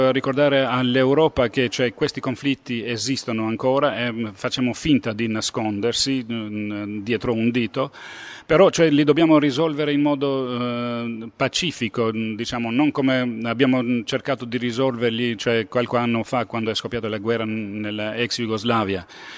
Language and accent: Italian; Albania; Italian is a second language; io sono un albanese